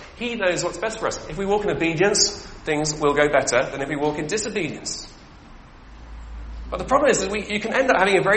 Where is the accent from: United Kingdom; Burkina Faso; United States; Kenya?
United Kingdom; And I'm speaking as a Brit. Most of us in this room are Brits, aren't we?